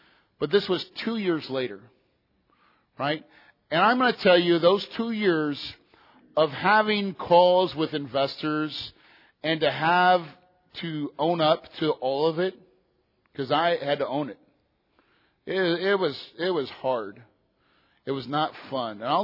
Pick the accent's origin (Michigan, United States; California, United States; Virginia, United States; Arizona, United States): Arizona, United States; Phoenix; It was in Tucson, which I'm from Phoenix, so it's an hour and a half away.